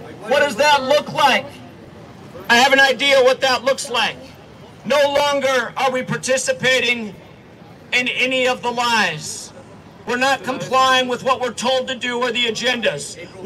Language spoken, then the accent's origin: English; Seattle, Washington, United States; You guys, I'm from Seattle, Washington.